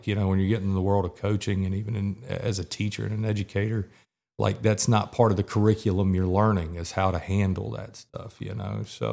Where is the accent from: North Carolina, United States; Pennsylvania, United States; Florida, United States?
North Carolina, United States; I grew up on Eastern North Carolina. So like I've been around hurricanes.